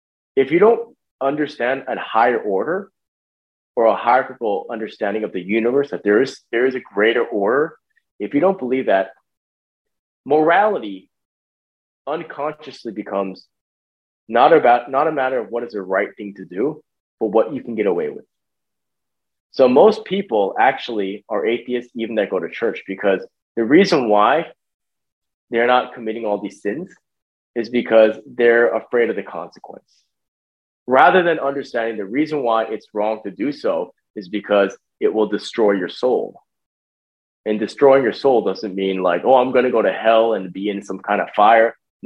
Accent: United States; if somebody does not recognize those three fundamental constitutional pillars of this country as an American, I don't talk to them.

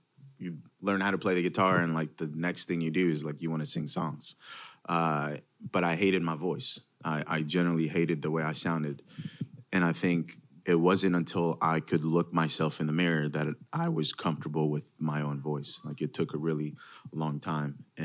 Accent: Greece; growing up in Greece, like, I thought all the music that was in America was, like, country songs.

